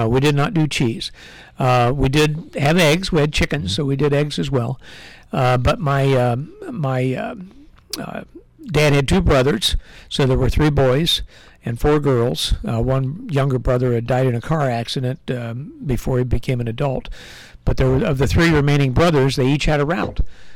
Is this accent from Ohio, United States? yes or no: yes; Lucasville, Ohio, United States; also born or lived in Portsmouth; I was born in Portsmouth, Ohio, down in Scioto County, which is the furthest southern county, at least on the direct straight south from here, mm-hmm. And grew up in a little town called Lucasville.